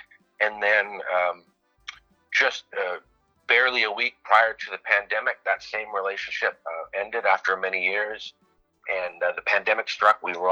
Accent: Winnipeg, Manitoba, Canada; it's about my growing up in Winnipeg and the Charleswood neighborhood

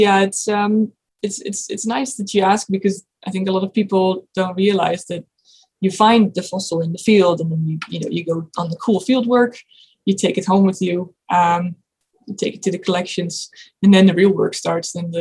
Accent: Netherlands; English is a second language; So I'm from the Netherlands

